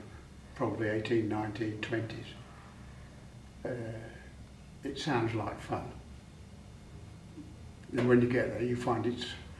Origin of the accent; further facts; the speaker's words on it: Coventry, West Midlands, United Kingdom; also born or lived in Scotland; No, I left there when I was 18 months old.